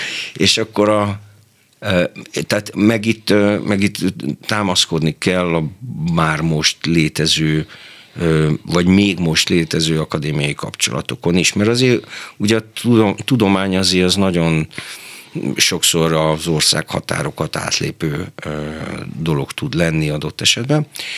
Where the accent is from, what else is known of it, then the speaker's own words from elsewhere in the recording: Hungary; Hát Magyarországról jövök, érted?